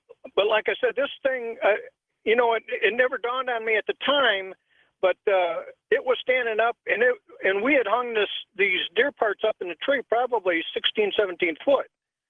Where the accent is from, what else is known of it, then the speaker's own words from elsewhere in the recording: Alpena, Michigan, United States; now in Tulsa, United States; Hey, I was raised in Michigan up in by Alpena.